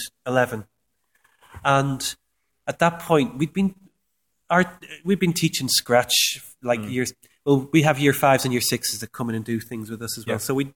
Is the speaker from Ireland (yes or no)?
yes; Ireland; now in England; I wasn't born in England. I was born in Ireland, and I grew up largely in Ireland, and then came over to England.